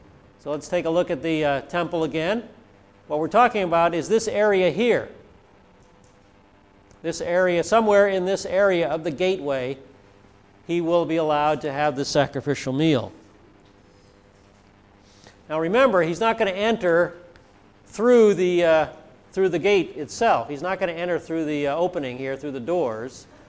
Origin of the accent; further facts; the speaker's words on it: Connecticut, United States; I can't do a Maine accent, even though I'm from Connecticut.